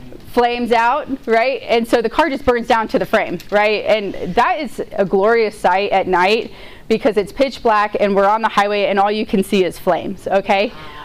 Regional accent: Kansas, United States; So for me, I'm from Kansas, so I've been driving for a really, really long time, legally and illegally.

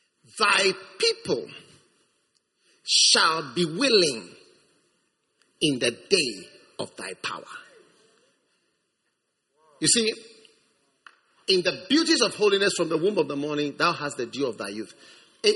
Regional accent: Nigeria; I'm a Nigerian

